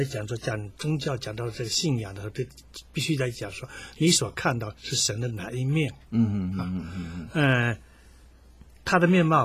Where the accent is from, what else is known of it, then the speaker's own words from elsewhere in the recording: China; 我们中国人有一个那个第一人称、第二人称、第三人称嘛